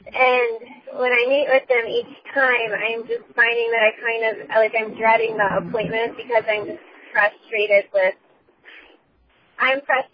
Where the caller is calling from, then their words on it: Atlanta, Georgia, United States; I'm calling from Atlanta.